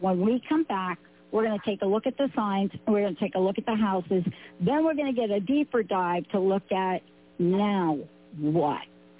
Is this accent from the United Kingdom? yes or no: no; Bronx, New York, United States; And I'm a girl from the Bronx. I grew up in cement. But let me just be clear. I also grew up in the part of the Bronx.